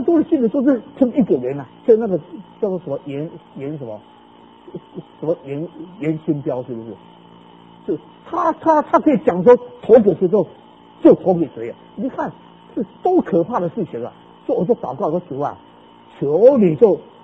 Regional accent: Taiwan; 我们实际上常常要为着我们的故乡台湾来祷告啊

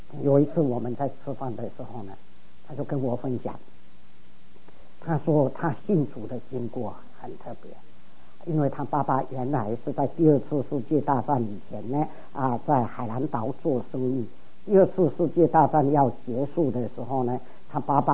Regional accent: Taiwan; 结果呢，我们台湾人叫做死马当活马当死马医啊

